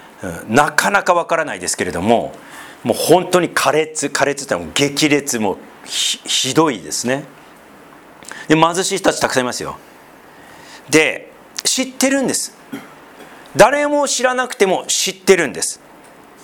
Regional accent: Tohoku, Japan; 私東北出身で、東北の地震が起こってから復興活動何度も行きましたけど

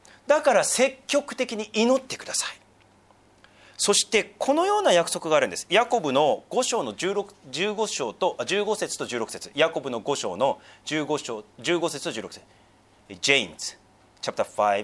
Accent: Sendai, Miyagi, Japan; 私仙台人なのでいずいという言葉があるんですけど、

